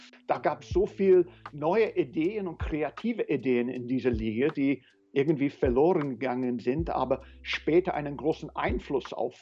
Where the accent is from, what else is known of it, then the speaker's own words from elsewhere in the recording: East Midlands, United Kingdom; weil ich da ganz viele vierten Liga Fußball in England geguckt habe, wo ich aufgewachsen bin, in der Grafschaft Lincolnshire.